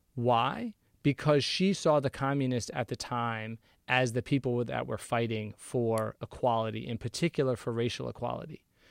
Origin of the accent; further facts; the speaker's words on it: Atlanta, Georgia, United States; Because the amazing thing about growing up in Atlanta is there's no one way to be Black in Atlanta, right?